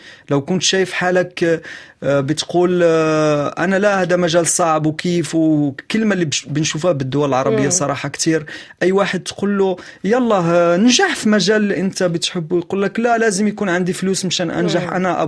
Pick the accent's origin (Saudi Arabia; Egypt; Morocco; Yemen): Morocco; أنا مغربي، وكان افتخر أني مغربي طبعا،